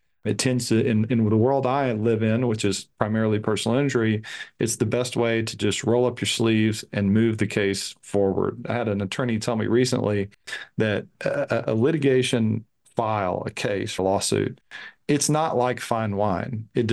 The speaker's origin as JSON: {"language": "English", "town": "Henderson", "region": "Texas", "country": "United States", "tie": "born or raised there", "said": "I grew up in Northeast Texas, Henderson, near Tyler and Longview."}